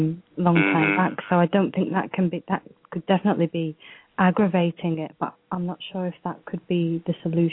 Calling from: Spain

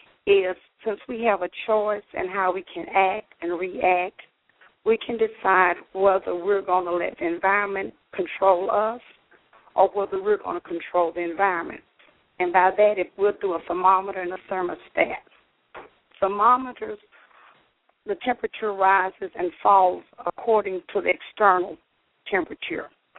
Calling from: Florida, United States; I'm calling from Florida, and I'm enjoying hearing you.

